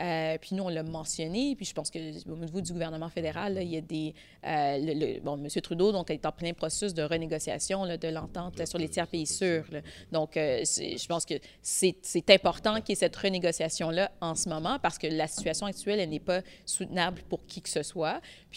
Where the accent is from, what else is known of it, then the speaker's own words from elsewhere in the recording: Montreal, Quebec, Canada; créer une mobilité sociale à travers l'innovation sociale chez nous à Montréal-Nord